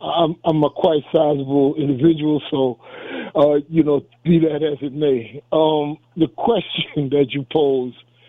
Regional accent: Queens, New York, United States; I grew up in the streets. I grew up in Southeast Queens in the projects coming up.

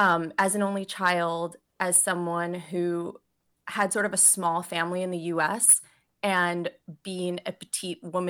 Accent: Chicago, Illinois, United States; To clarify, because it's important if you're from Chicago, I'm from the suburbs of Chicago, but very close to the city and did live in the city.

